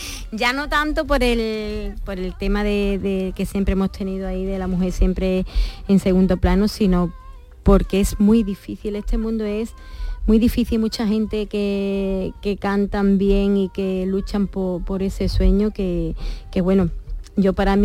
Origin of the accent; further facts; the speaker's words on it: Huelva, Andalusia, Spain; Empecé primero por los de mi tierra, de Huelva.